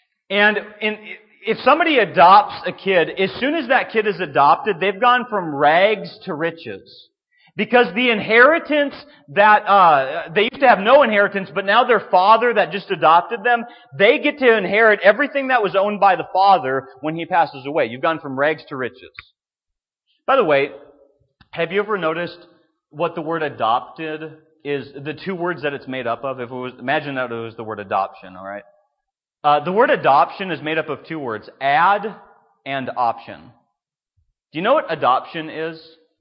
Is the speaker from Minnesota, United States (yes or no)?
yes; Minnesota, United States; Now, growing up in Minnesota, we had St. Paul, a big city, one of the Twin Cities.